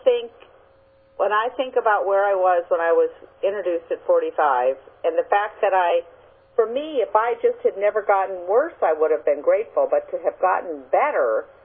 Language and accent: English; Washington, United States; moved away; I grew up in Eastern Washington, and I've been here for 42 years, and I still have not acclimated to this wet, windy weather when it's like this.